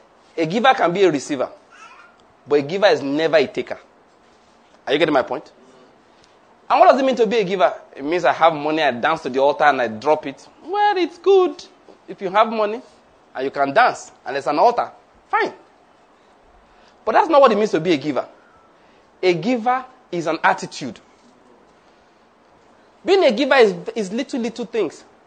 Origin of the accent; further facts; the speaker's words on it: Nigeria; But I'm a Nigerian, I understand Nigeria.